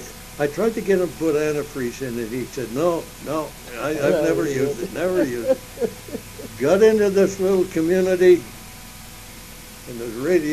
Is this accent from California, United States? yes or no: yes; Reedley, California, United States; We come from Reedley, California. That's a very famous place for raisins. The raisin capital of the world.